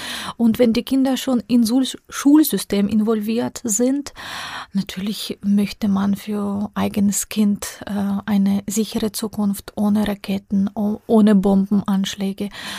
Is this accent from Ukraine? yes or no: yes; Kherson, Kherson Oblast, Ukraine; Es ist so, ich komme aus Cherson und meine Wohnung hat lange gestanden